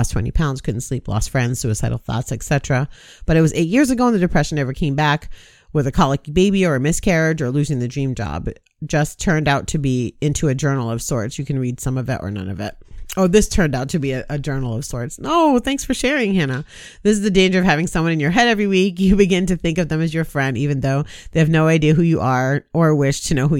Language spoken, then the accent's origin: English; Jamaica; one of my probably the strongest cultural identifier I have is that I'm Jamaican.